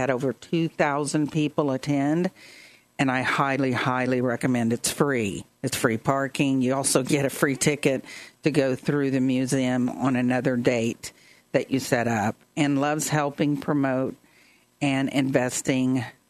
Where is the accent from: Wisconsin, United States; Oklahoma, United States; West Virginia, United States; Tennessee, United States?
Oklahoma, United States; Ada; accent: Ada country; I kind of reverted into my Ada country accent.